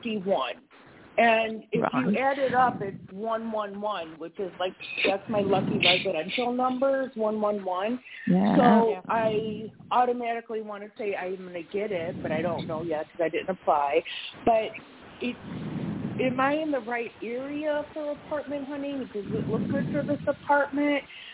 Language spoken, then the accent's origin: English; Illinois, United States; now in Wisconsin, United States; I am in Wisconsin, but I'm from Illinois.